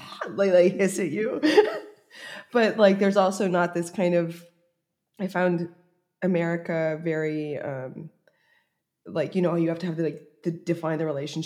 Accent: United States; I think being an American in France, like, it was hard because I think I didn't understand the values that I inherited and assumed everybody had

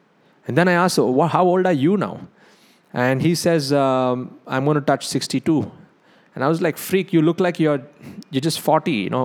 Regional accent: South India, India; And because I'm South Indian, North Indian, you may have different options over there.

